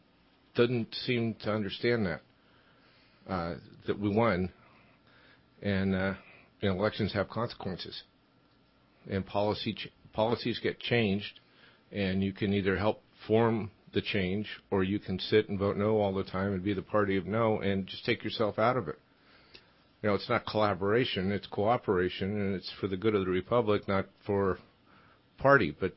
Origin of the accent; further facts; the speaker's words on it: San Francisco, California, United States; and I come from San Francisco where strange and bizarre was first defined as far as politics go.